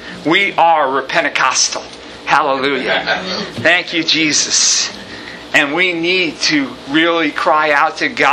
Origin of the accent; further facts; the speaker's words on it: Lake Huntington, New York, United States; Where I grew up on Shortcut Road in Lake Huntington, New York, there used to be a big hotel.